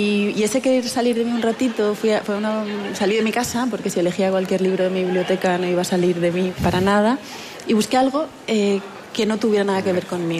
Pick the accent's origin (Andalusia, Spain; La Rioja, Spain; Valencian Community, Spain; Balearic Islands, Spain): Valencian Community, Spain; Valencia; Valencia, que es mi tierra, que es una tierra de contrastes, hay mucha luz, hay mucha oscuridad